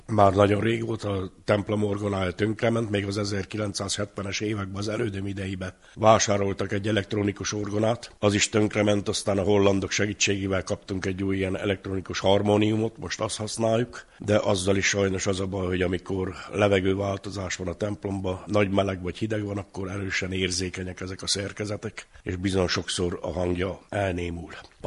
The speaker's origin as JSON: {"language": "Hungarian", "region": "Covasna", "country": "Romania", "said": "Származásilag háromszéki vagyok"}